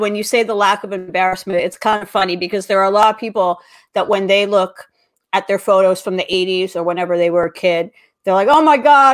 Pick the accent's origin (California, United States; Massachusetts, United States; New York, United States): California, United States; Los Angeles; I grew up in Los Angeles, as a lot of people know.